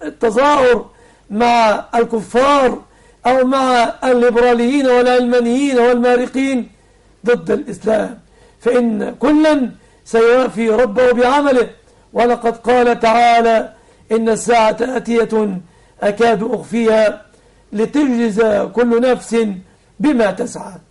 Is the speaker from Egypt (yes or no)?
yes; Egypt; أن يحفظ بلادنا مصر آمنة مطمئنة